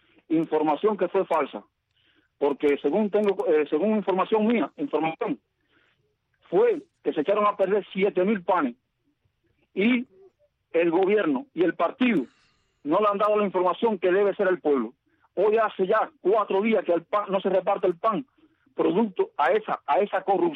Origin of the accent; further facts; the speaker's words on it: Cuba; soy cubano y soy del pueblo de Cuba.